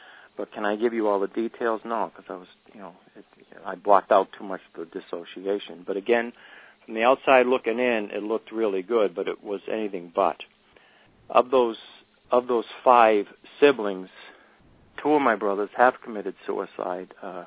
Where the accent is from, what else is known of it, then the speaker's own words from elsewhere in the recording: Billerica, Massachusetts, United States; also born or lived in Boston / Cambridge; I was born in Boston and lived there and in Cambridge, Mass, till the age of 6, but then we moved up to Billerica.